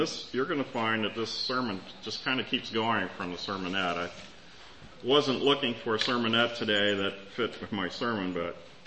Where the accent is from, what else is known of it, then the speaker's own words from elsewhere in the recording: Virginia, United States; For some prejudice, I'm from Virginia.